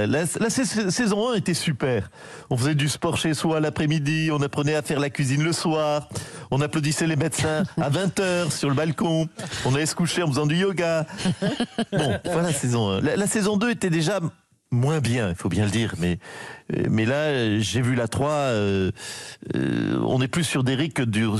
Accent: Lyon, Auvergne-Rhône-Alpes, France; oui, je suis lyonnais.

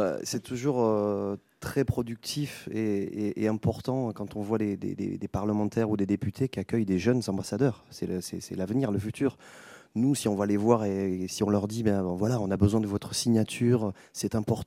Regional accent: Argelès-sur-Mer, Occitanie, France; dans le sud, chez moi, à Argelès-sur-Mer

